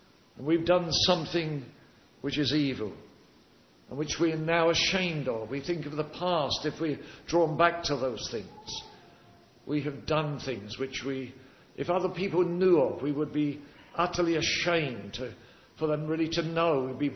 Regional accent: England, United Kingdom; I look at BBC in England because I'm English in one way, Filipino in another.

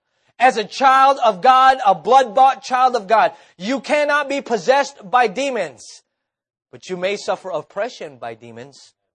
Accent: Philippines; I am Filipino. I am brown. I am 5'5".

